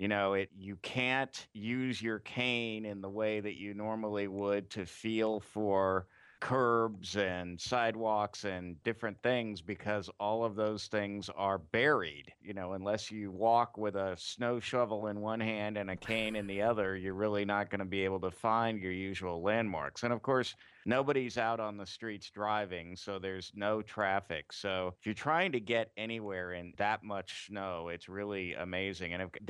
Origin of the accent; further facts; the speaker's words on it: South Carolina, United States; now in Baltimore, United States; especially since I'm originally from South Carolina, which doesn't get much snow at all.